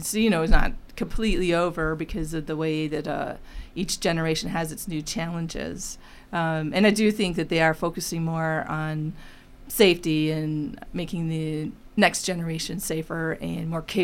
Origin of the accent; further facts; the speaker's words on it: Racine, Wisconsin, United States; moved away as an adult; also born or lived in London; I grew up in Racine until I was about 18. Then I went away for about 10 or 12 years, and then I came back.